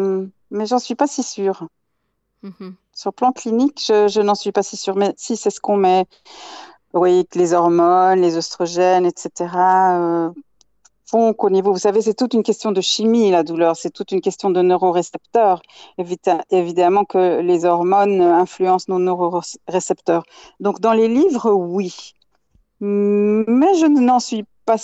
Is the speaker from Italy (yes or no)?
no; Geneva, Switzerland; Vous savez, vous disiez que je viens de Genève.